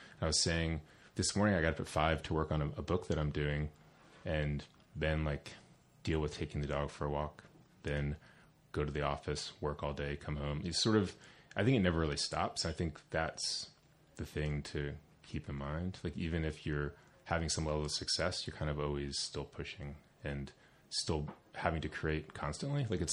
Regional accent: New Jersey, United States; Like, I grew up in the Pine Barrens. I worked on a blueberry farm.

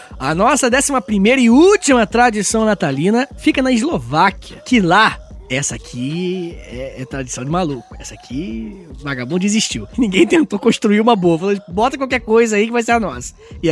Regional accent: Rio de Janeiro, Brazil; Eu sou carioca. Quer dizer, eu não sou carioca, eu sou fluminense, tecnicamente. Mas eu sou do Rio e eu posso falar isso.

